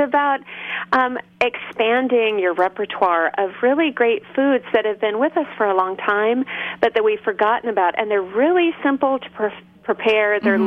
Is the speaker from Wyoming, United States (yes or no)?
no; Berkeley, California, United States; I grew up in Berkeley, California